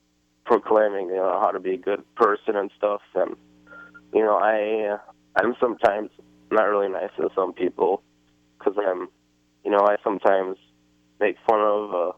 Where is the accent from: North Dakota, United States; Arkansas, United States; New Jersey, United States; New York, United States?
North Dakota, United States; Bismarck; from Bismarck, North Dakota.